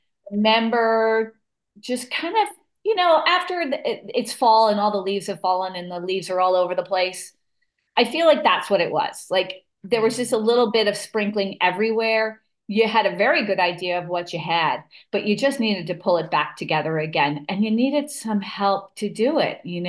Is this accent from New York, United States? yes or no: yes; New York, United States; I grew up in New York in the North Shore of Long Island, a very affluent area.